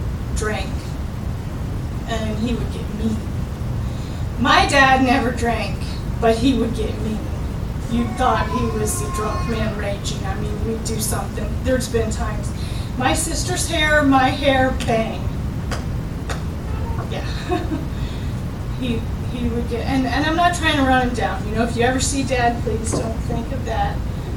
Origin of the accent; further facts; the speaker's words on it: Toledo, Ohio, United States; also born or lived in Michigan; And so I'll start where I was born, Michigan, and I grew up in Toledo.